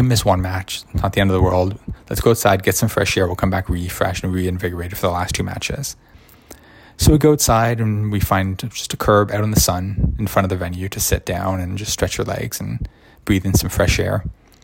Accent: Canada; wow, here we are in New Jersey. I'm from Canada. They're from Japan. Here we are in New Jersey

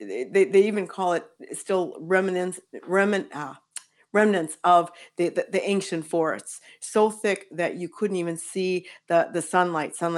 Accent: Wisconsin, United States; In fact, in my home state of Wisconsin, about 2 hours north of my home, hidden away in what still is rural area of Wisconsin.

